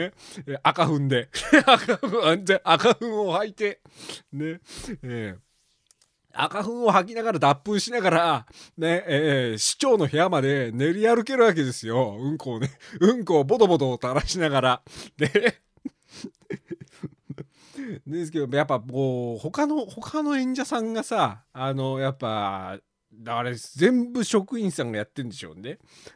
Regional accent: Tochigi, Japan; だから僕は栃木県弁と標準語のバイリンガルですから、で僕はバリバリ生ってる地域で育っているんで

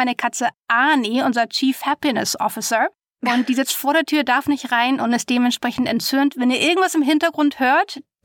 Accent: Hamburg, Germany; born there; ich bin gebürtige Dern aus Hamburg

